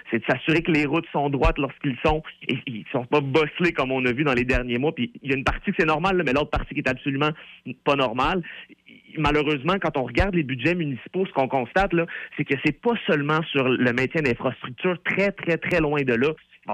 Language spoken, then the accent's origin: French; Quebec, Canada; c'est certainement pas ça qu'on a de besoin en tant que Québécois.